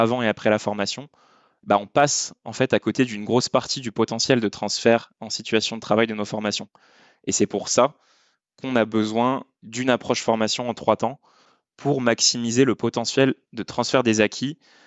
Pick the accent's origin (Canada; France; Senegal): France; accent: French; Je vous épargne mon accent français parce que c'est un ouvrage anglais